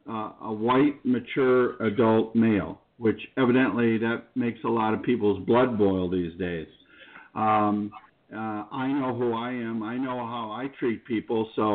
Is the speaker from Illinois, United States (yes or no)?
yes; Chicago, Illinois, United States; the murder rate is going through the roof in my hometown. I know how Chicago is, and I feel really bad because it's a fantastic city.